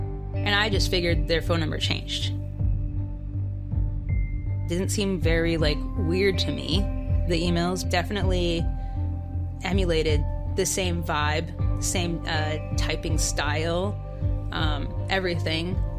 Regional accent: Edmonton, Alberta, Canada; I grew up in Edmonton, Alberta, partially in a group home.

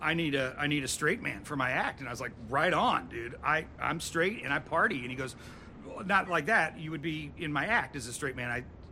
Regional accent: Medicine Hat, Alberta, Canada; I actually met Zook first time. Gosh, it would have been in my hometown. It would have been in Medicine Hat, Alberta.

